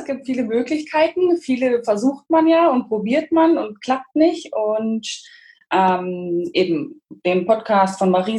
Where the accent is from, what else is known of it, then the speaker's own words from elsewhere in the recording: Germany; now in Rostock, Germany; Ich bin 35, ich wohne in Rostock, komme ursprünglich aber zwischen Berlin und Dresden auf einer Kleinstadt. Und in Rostock wohne ich jetzt, glaube ich, seit 3 Jahren, 4 Jahren? 4 Jahren, genau.